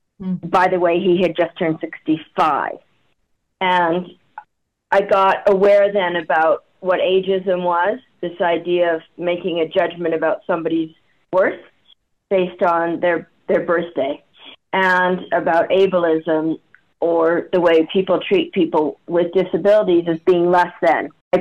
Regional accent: Canada; He got to a rehabilitation hospital that was in Chicago, even though we're from Canada.

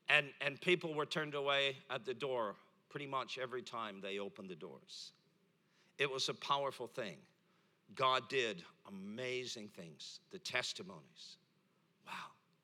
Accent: Toronto, Ontario, Canada; And we're from Toronto, Canada.

